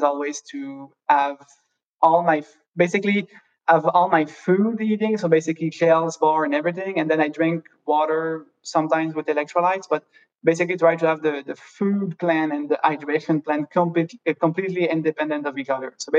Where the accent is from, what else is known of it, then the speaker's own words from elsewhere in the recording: Quebec, Canada; also born or lived in Switzerland; Yeah, I think, well, I'm born in Switzerland, but I grew up in Quebec. I think I was 3 years old when we moved.